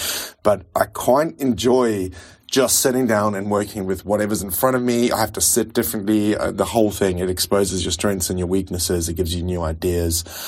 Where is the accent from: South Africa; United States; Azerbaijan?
South Africa; moved away as an adult; now in United Kingdom; yeah, I'm a South African expat. I've been living in England for 15 years, married to an English woman, and have had lots of telephone jobs, so my accent is a bit of a hodgepodge.